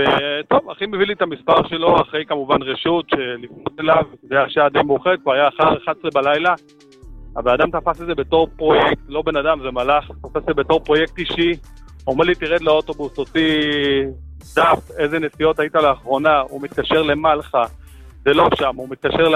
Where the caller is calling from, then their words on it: Jerusalem, Jerusalem District, Israel; מירושלים.